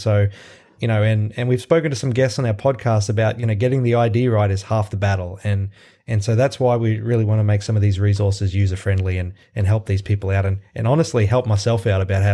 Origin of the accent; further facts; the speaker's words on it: Australia; I'm from Australia. I did my undergraduate degree there in marine science, and I did my grad school over there too.